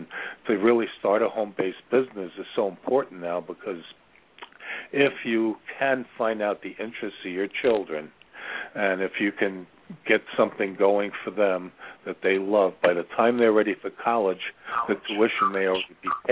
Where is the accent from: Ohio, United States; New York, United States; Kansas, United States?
New York, United States; I'm from New York originally, and I'm the son of very successful entrepreneurial parents.